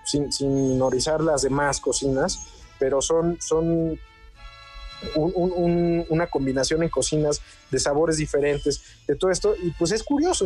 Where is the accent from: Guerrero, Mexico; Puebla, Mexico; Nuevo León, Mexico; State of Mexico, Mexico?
Puebla, Mexico; Me toca ser poblano y hago cocina poblana, me gusta pelear por la cocina poblana.